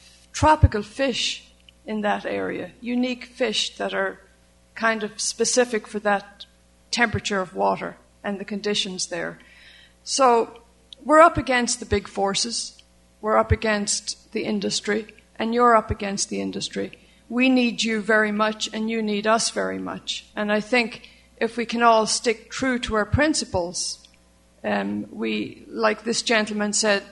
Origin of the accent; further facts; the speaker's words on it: Ocean City, New Jersey, United States; We come from Ocean City, New Jersey, which is about 8 miles south of Atlantic City.